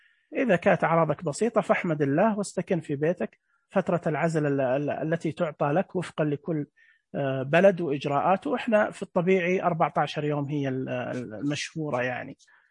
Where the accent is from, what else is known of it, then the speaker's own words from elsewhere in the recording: Saudi Arabia; طبعا إحنا عندنا في السعودية وزارة الصحة 937